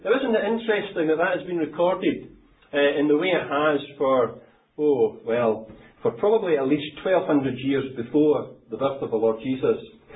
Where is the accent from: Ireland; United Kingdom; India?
United Kingdom; Scotland; Thanks, I'm from Scotland. I'm not going under that, you know.